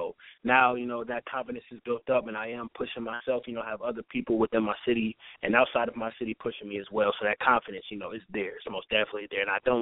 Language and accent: English; South Bend, Indiana, United States; All right, I'm live from South Bend, Indiana, born and raised.